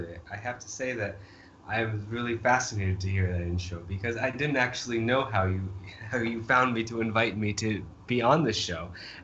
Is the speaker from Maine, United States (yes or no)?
yes; Maine, United States; I had to introduce myself. I said, I'm from Maine.